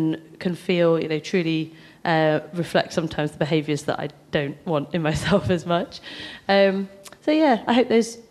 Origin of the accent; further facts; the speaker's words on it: Nottingham, East Midlands, United Kingdom; also born or lived in London; was about 7 and I moved to Nottingham and I'd never heard it used as an urban slang for cool before. I came from London and nobody had used it there